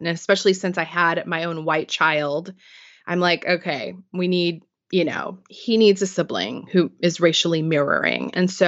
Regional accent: Missouri, United States; I grew up in Missouri, not far from Ferguson. We had neighborhoods that were predominantly Black, and they were always low income.

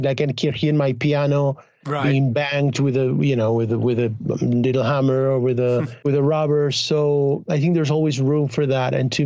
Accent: Argentina; Not only because I come from Argentina, but because I keep working for South American cinema

